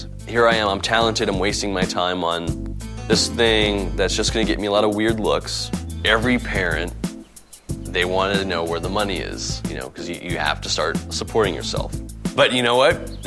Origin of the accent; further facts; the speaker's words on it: South Carolina, United States; People read it, but I grew up in South Carolina from a very conservative state.